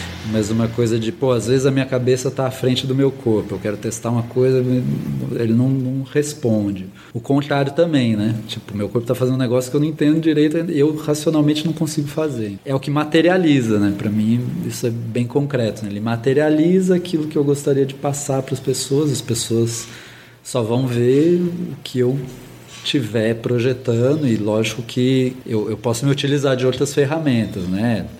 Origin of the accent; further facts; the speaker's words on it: Campinas, São Paulo, Brazil; also born or lived in Valinhos; Eu nasci em Valinhos. Valinhos é uma cidade do lado de Campinas. Mas, na verdade, minha família sempre morou em Campinas, só que a maternidade é mais próxima.